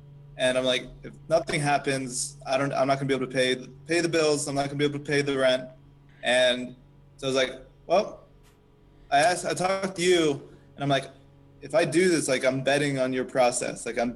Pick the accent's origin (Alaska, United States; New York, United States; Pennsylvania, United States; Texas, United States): Pennsylvania, United States; now in Newport News, United States; So, from Pennsylvania, now, and moved down to Newport News, Virginia, and it's like decided to open the studio.